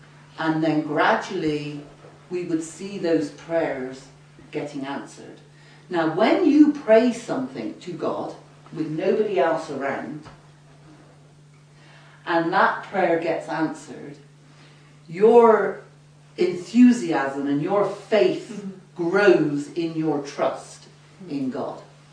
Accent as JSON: {"language": "English", "region": "England", "country": "United Kingdom", "said": "from England."}